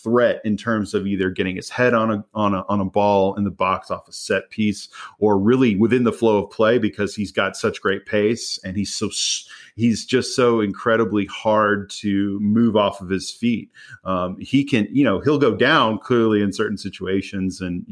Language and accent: English; United States; as an American watching it sometimes